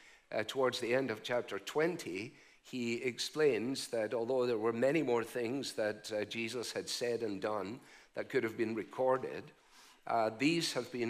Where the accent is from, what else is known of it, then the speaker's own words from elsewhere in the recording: Scotland, United Kingdom; As a Scotsman, that is a dreadful waste of money and time.